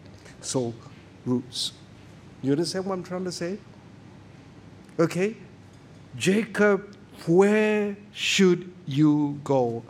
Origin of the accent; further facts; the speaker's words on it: Singapore; I am Singaporean. I don't use the word la a lot. But that does not mean not, that does not make me a less Singaporean.